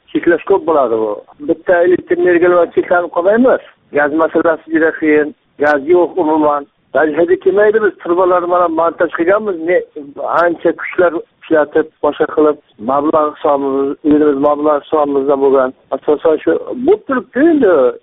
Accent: Qamashi, Qashqadaryo Region, Uzbekistan; Ha, men Qashqadaryodanman. Qamashidan.

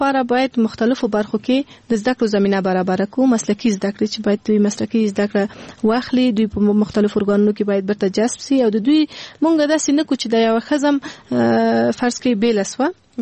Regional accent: Afghanistan; مونږ په اول کې مونږ په خپل افغانستان کې پیدا شوی لوی سی

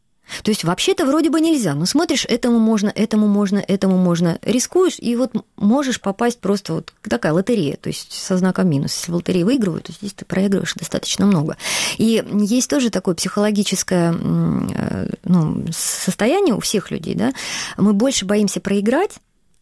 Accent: Crimea, Ukraine; now in Kyiv, Ukraine; когда мы приехали из Крыма, мы приехали под Киев

